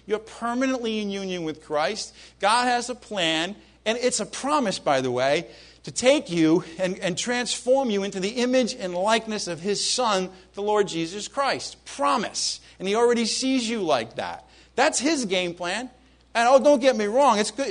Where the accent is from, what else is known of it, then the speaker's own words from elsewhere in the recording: Ireland; But, of course, being Irish, I looked at the bad things.